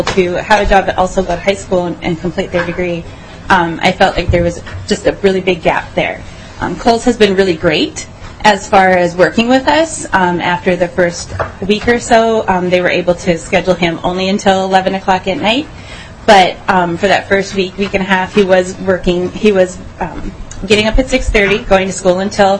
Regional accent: Proctor, United States; I'm from Proctor.

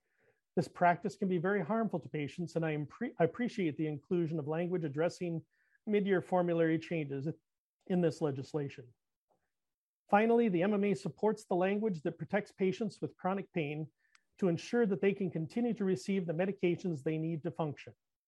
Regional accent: Minnesota, United States; I grew up in the Twin Cities, but I've been practicing in rural Minnesota for almost 29 years now.

